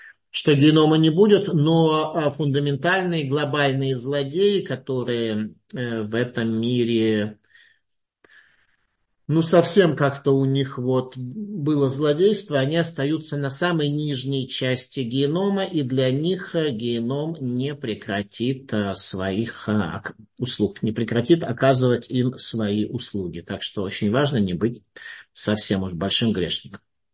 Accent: Saint Petersburg, Russia; Особенно вот я сам из Ленинграда

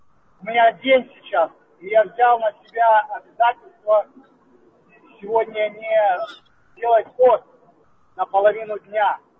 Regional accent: United States; Я из Соединенных Штатов Америки.

